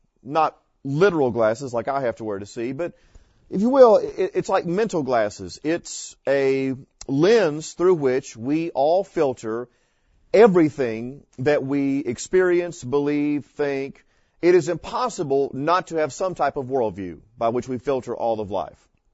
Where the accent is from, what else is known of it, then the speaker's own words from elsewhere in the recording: Florida, United States; When I was growing up in Florida, my little hometown, 3,000 people, two stoplights, two caution lights.